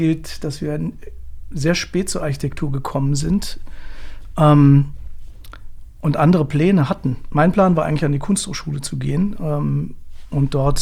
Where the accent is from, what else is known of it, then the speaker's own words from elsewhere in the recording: Hanover, Lower Saxony, Germany; Ich komme aus Hannover.